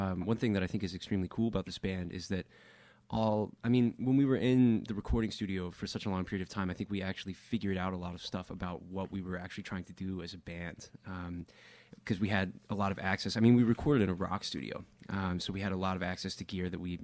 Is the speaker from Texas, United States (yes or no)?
yes; Texas, United States; It's actually the street that I grew up in in Texas.